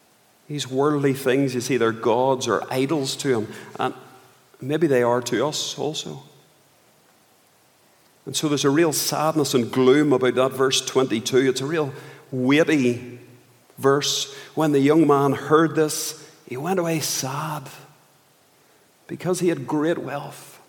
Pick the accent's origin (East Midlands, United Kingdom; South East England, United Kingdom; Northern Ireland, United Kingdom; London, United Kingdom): Northern Ireland, United Kingdom; Belfast; I grew up in East Belfast, and I was a decent enough young person growing up.